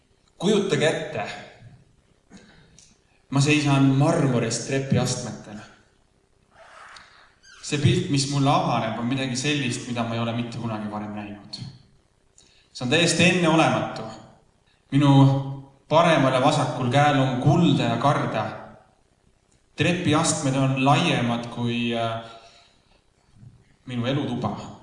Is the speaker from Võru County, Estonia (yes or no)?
yes; Võru, Võru County, Estonia; ja mina olen tõesti Võrust. Aga mitte ainult Võrust.